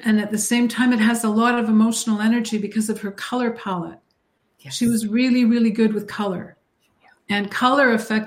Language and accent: English; Canada; because I'm a Canadian artist, they wanted to have me do the show